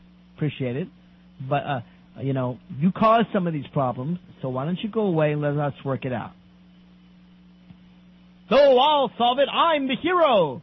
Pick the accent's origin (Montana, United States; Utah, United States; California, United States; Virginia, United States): Virginia, United States; And I think he'd win my home state of Virginia.